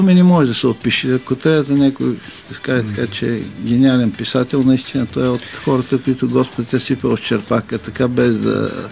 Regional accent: Pleven, Pleven Province, Bulgaria; Иначе в Плевен е така е минал целият ми живот

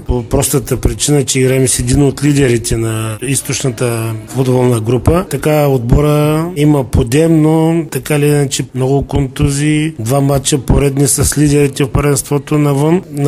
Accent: Shumen, Shumen Province, Bulgaria; ние като шуменци трябва да докажем, че сме доблестни граждани на този град

